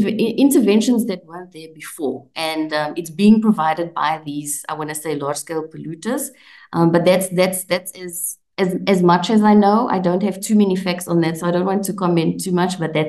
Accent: Secunda, Mpumalanga, South Africa; I grew up in Secunda where Cecil is in Mpumalanga

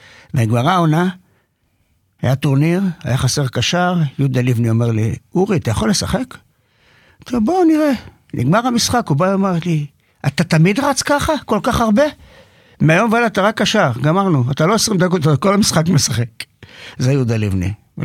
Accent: Tel Aviv, Tel Aviv District, Israel; גדלתי בקרם התימנים.

